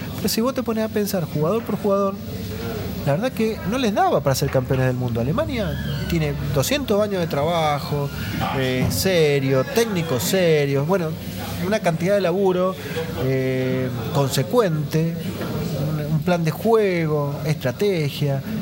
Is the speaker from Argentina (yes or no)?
yes; Argentina; como argentinos